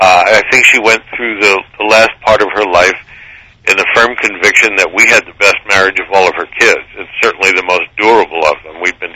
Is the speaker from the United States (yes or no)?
yes; Long Island, New York, United States; I grew up on Long Island just outside New York City.